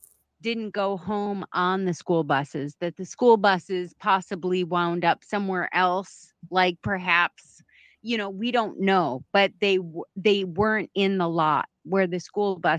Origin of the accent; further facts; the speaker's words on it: Chicago, Illinois, United States; accent: Midwestern; Use guys is a Midwestern accent. I'm originally from Chicago.